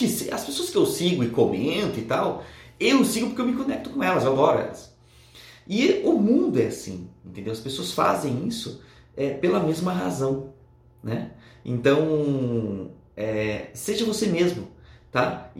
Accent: Brazil; accent: caipira; o meu sotaque, por exemplo, é meio caipira

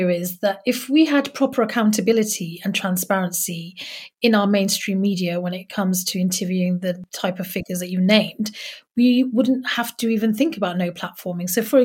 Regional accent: United Kingdom; I'm British

